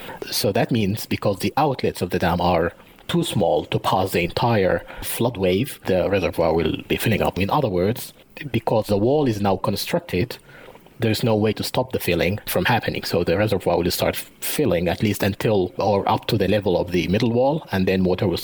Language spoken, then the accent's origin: English; Sudan; Yes, I'm originally from Sudan.